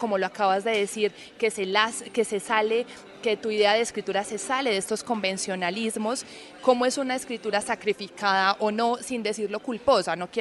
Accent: Rionegro, Antioquia, Colombia; moved away as an adult; now in Bogotá, Colombia; yo he emigrado de un pueblo, yo soy de Río Negro, Antioquia, vine a Bogotá con 20 años

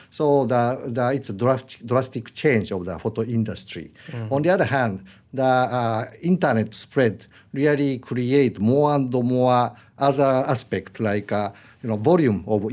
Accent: Osaka, Japan; Actually, I'm from Osaka.

